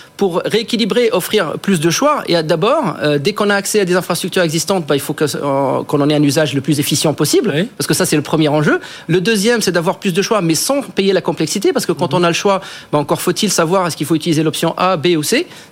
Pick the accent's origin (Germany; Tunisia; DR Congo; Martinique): Tunisia; moved away as an adult; also born or lived in United States; moi, je suis né en Tunisie, j'ai grandi en Tunisie, je fais mes études en France. Après, j'ai vécu aux États-Unis.